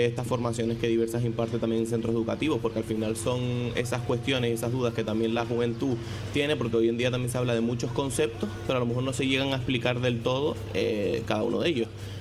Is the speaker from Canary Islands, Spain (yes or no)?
yes; Los Realejos, Canary Islands, Spain; Yo soy de los Realejos, pero vengo de la laguna y como el tiempo de aquí, ninguno.